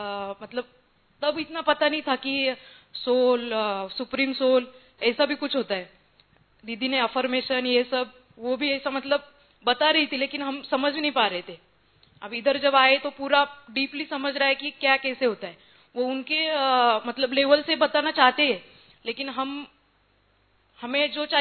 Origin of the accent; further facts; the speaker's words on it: Mumbai, Maharashtra, India; मैं मुंबई से हूँ